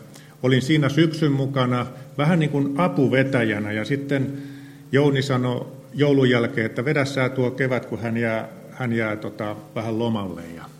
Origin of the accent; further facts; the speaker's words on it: Laukaa, Central Finland, Finland; mä oon Laukaasta ja toimin yläkoulussa erityisopettajana.